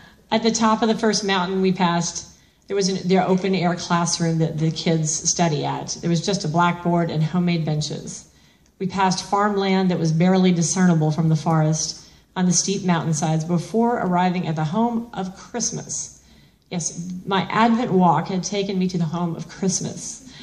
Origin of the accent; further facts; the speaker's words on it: the South, United States; I'm from the South, man.